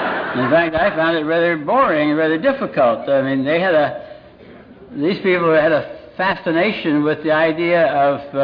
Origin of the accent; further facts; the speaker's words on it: Alliance, Ohio, United States; also born or lived in Canton; I was born in Canton, Ohio. And grew up in, when I was 4 years old, my father, without even asking my opinion, gave up his job as a druggist in Canton, Ohio, and he bought a house drugstore combination in Alliance, Ohio.